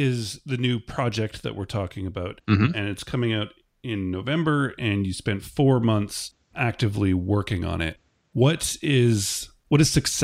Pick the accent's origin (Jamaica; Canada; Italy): Canada; I'm Canadian